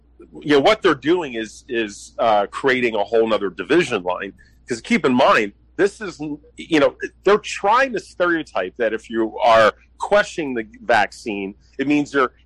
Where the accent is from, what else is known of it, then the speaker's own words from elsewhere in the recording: Philadelphia, Pennsylvania, United States; I mean, I come from Philly. I spend time in New York City.